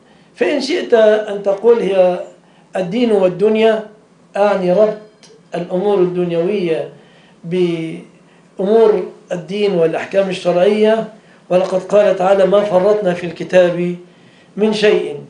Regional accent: Egypt

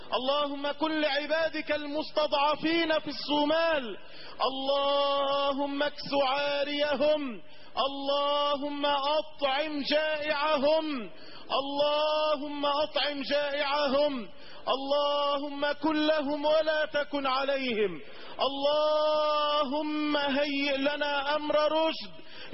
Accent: Egypt; اللهم اجعل بلدنا مصر أمنا ورخاء وسعادة

